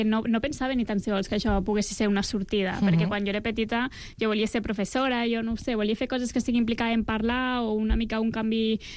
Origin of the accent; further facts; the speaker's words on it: Lleida, Catalonia, Spain; jo a Lleida, perquè sóc de Lleida, ja tenia les bebès cosetes allí, no?